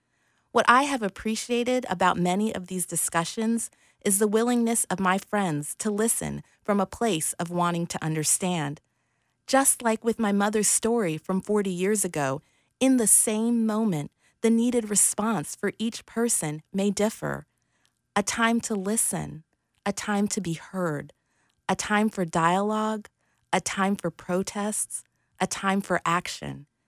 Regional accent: Anchorage, Alaska, United States; 40 years ago, my mother's brown skin was a bit unusual in my hometown of Anchorage, Alaska.

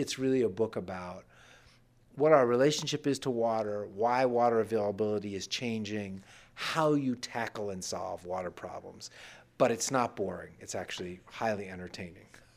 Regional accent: Miami, Florida, United States; I grew up in Miami, and we visit my parents there

